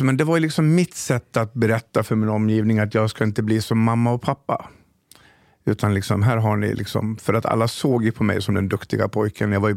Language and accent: Swedish; Dalarna County, Sweden; born or raised there